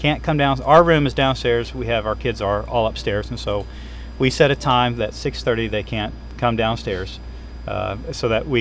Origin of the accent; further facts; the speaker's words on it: Ponca City, Oklahoma, United States; born there; I was born in Ponca City